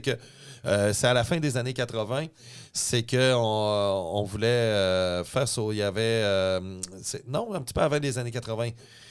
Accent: Neufchâtel, Quebec, Canada; Moi, j'ai été élevé à Neuchâtel, donc.

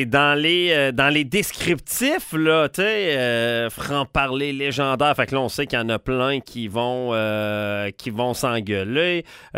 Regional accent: New Brunswick, Canada; Non, je me suis trompé, je viens du Nouveau-Brunswick.

